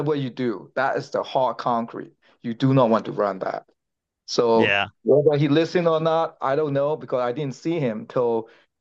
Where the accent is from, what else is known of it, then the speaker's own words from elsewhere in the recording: Myanmar; Yeah, I came from Burma, like grew up in 100 degrees weather.